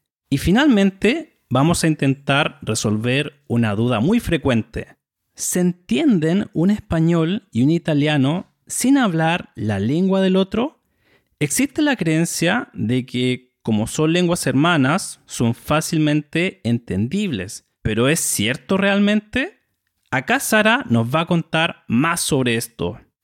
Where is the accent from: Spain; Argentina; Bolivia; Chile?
Chile; soy de Chile y soy el creador de este podcast dedicado a estudiantes de español a partir de nivel intermedio